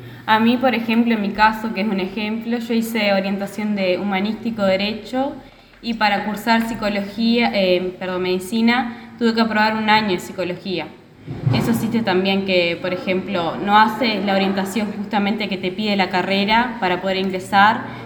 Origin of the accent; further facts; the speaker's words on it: Chuy, Rocha, Uruguay; Yo soy de Chuy también del interior